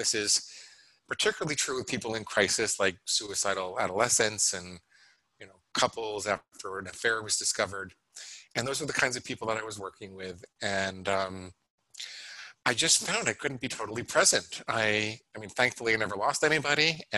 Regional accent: New York City, New York, United States; I was brought up in and around New York City, so it's a very good town for that kind of thing.

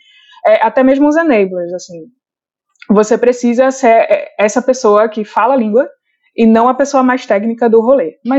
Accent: Recife, Pernambuco, Brazil; Opa, minha gente, eu sou recifense, engenheira química de formação.

